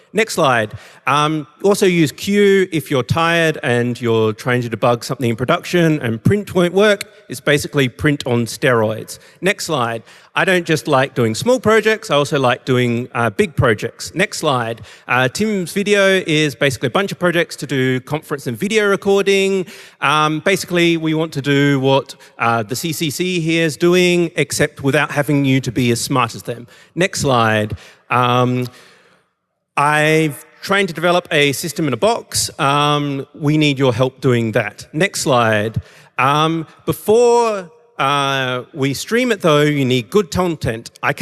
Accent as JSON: {"language": "English", "country": "Australia", "said": "I'm from Australia"}